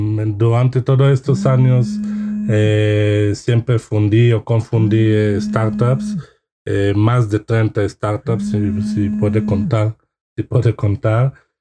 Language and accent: Spanish; Israel; moved away as an adult; now in Mexico; desde allá ya empecé a salir del país de Israel a países como España, Argentina, Colombia y hoy el día estoy aquí en México